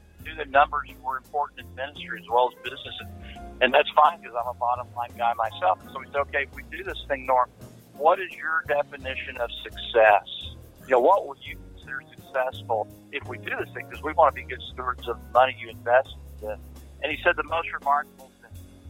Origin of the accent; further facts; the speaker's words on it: Amarillo, Texas, United States; I'm just accountant from Amarillo, just trying to do what God tells me to do.